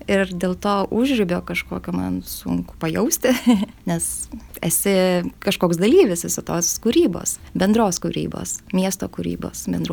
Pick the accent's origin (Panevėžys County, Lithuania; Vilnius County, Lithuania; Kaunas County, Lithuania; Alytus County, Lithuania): Alytus County, Lithuania; Alytus; mes su sese, kaip augom Alytuje